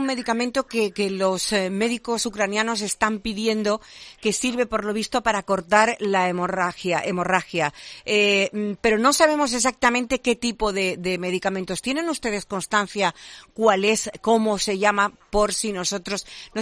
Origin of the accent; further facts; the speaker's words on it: Seville, Andalusia, Spain; Buena gente, gente estupenda, como somos los sevillanos